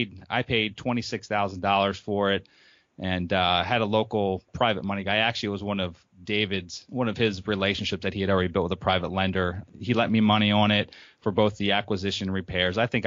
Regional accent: Harrisburg, Pennsylvania, United States; I call it a small town, but it's actually the capital of Pennsylvania. I'm from Harrisburg, Pennsylvania

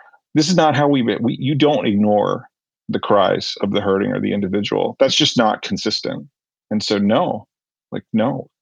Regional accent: New Jersey, United States; I grew up in New Jersey, like near New York City, very, you know, Sesame Street, my upbringing

